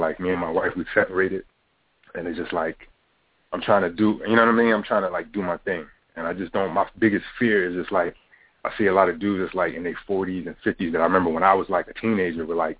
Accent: Newark, New Jersey, United States; now in Toledo, United States; I'm originally from Newark, New Jersey, but I'm in Ohio right now, Toledo, Ohio.

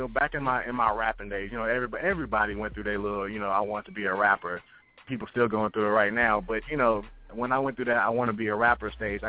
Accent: Texas, United States; they just called me … because I was from Texas

